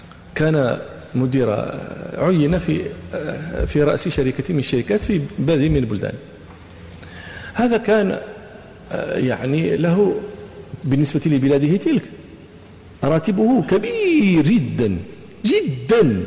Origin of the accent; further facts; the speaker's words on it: Morocco; نحن عندنا في المغرب يقولون مثل: اللي تأكل هي العين